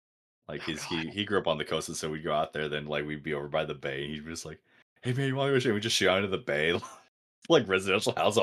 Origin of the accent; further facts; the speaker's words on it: Oregon, United States; So, you know, I grew up in Oregon. We had, you know, public land.